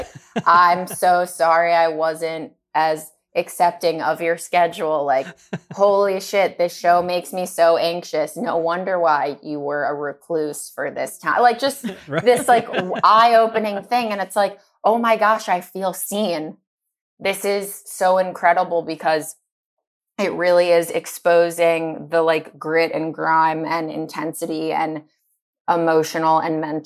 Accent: Chicago, Illinois, United States; I'm born and raised in Chicago. So it was just like a double whammy of like all these Chicago references, seeing it being filmed in my hometown

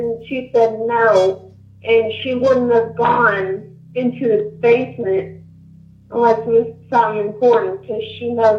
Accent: Kansas, United States; now in Illinois, United States; I'm calling from Illinois, but I was originally from Kansas.

